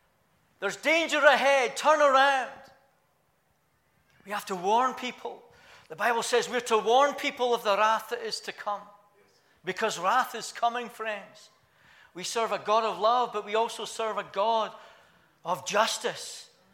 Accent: Scotland, United Kingdom; I was brought up in Scotland. I was brought up in a Christian country. I was brought up in the Church of Scotland. I went to church, not every week, but probably more than a lot of my peers.

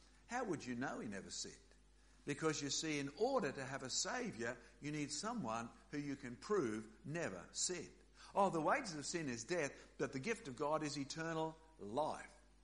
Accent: Australia; Now, I'm from Australia. My dad was from Scotland.

